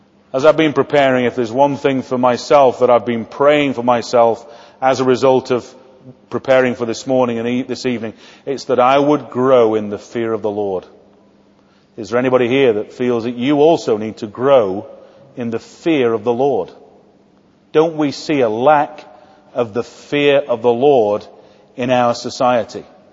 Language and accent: English; Sheffield, Yorkshire and the Humber, United Kingdom; Now, I know in Cambridge you don't do that, but I'm from Sheffield.